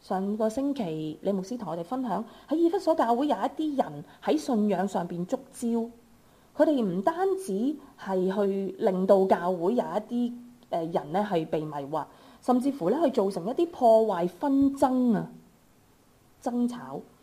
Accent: Hong Kong; 作为香港人，我相信我们很明白。

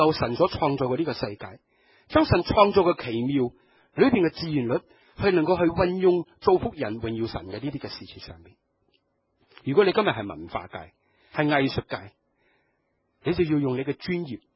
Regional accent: Hong Kong; 所以我们香港人很熟悉的

